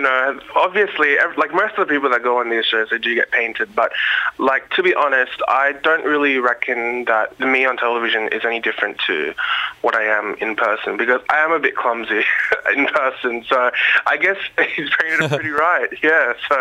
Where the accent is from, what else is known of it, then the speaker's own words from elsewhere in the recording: Australia; born there; So my family background is Chinese. Both my parents came here and they met here, and I was born in Australia. So I'm an Australian born Chinese, ABC.